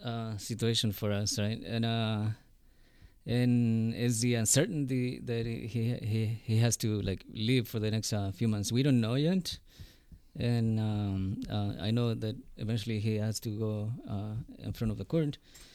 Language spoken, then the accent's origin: English; Chile; we're about the same age. He's from Mexico, I'm from Chile. And so we sort of like lived in the same like cultural environment.